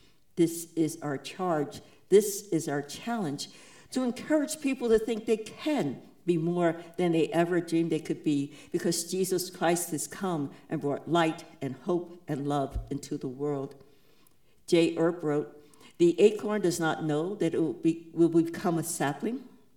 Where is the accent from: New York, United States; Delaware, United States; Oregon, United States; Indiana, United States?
New York, United States; I would tack on the motto of my home state of New York, Excelsior, ever upward.